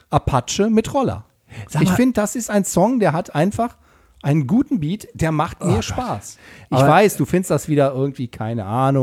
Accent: Löhne, North Rhine-Westphalia, Germany; also born or lived in Bad Oeynhausen / Bielefeld; Ich komme aus Bad Oeynhausen. Also ach. Bad Oeynhausen bin ich geboren, in Löhne, einer Kleinstadt, aufgewachsen. Aber ich bin zur Schule gegangen in Bielefeld und habe da auch meine Sport- und Jugendzeit verbracht. Und meine Eltern leben in Bielefeld.

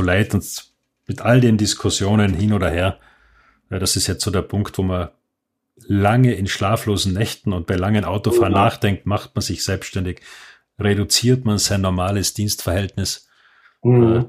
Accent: Austria; born there; Wobei ich als gebürtiger Österreicher

